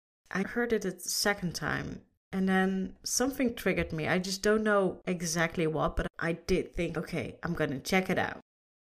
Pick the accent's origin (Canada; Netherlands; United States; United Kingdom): Netherlands; English is a second language; no, I'm not a native English speaker. I am from the Netherlands.